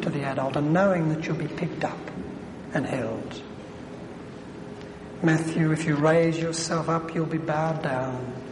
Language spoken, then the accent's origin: English; Australia; because he knows I'm from Australia